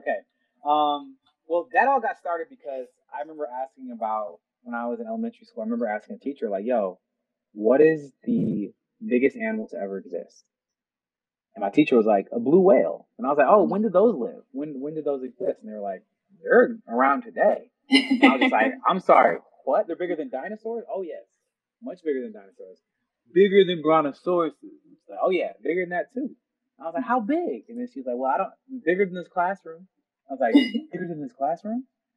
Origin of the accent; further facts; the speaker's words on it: Grand Blanc, Michigan, United States; But yes, I am from Grand Blanc. And it was cool, man. I like Grand Blanc. I tell people that it was like a utopia of sorts. I think I was very privileged growing up.